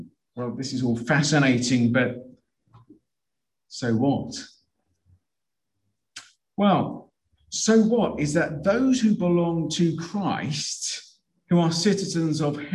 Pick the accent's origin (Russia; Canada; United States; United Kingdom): United Kingdom; I'm sure that's the case, but it can be embarrassing being British and abroad, can't it? By what some of us do. I can't help but think, what do people think about the British when we are abroad?